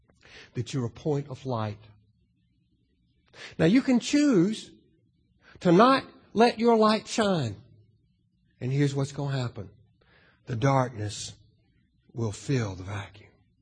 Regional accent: Winston-Salem, North Carolina, United States; growing up in Winston-Salem, North Carolina, I lived in a bubble.

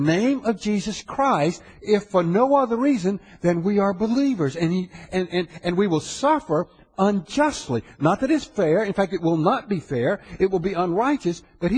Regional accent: the South, United States; I mean, I grew up in the South.

